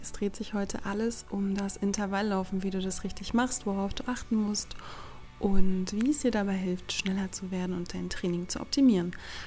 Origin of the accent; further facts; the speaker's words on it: Rostock, Mecklenburg-Vorpommern, Germany; Die finden am 11. und am 12. Mai statt in meiner Heimatstadt Rostock.